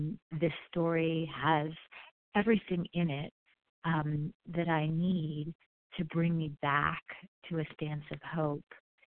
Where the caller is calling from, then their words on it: Denver, Colorado, United States; calling in from Denver, Colorado